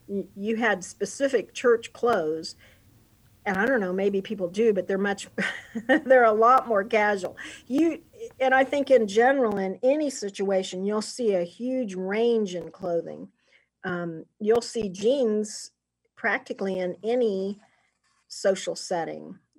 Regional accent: Wichita, Kansas, United States; when I was growing up, I grew up in Wichita.

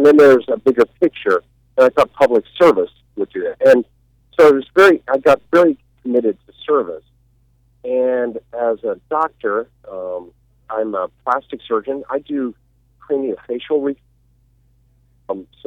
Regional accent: Hays, Kansas, United States; I'm a surgeon. I'm from Hayes, Kansas, though, and as a fifth-generation Kansan, we're all neighbors.

